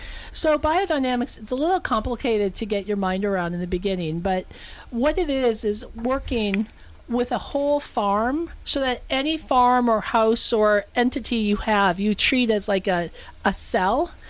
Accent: Detroit, Michigan, United States; I was raised outside of Detroit. I'm from Michigan.

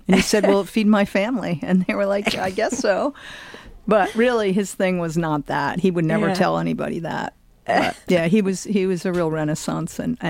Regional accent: South Egremont, Massachusetts, United States; I grew up in the Berkshires, which is in Massachusetts, which was South Egremont, Mass., and also right on the border with South Egremont and Hillsdale, New York.

